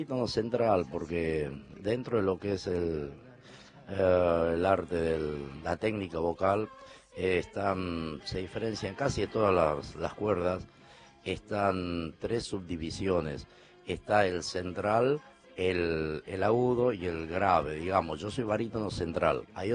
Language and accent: Spanish; Orán, Salta, Argentina; Orán, San Ramón de la Nueva Orán, un beso le mando a toda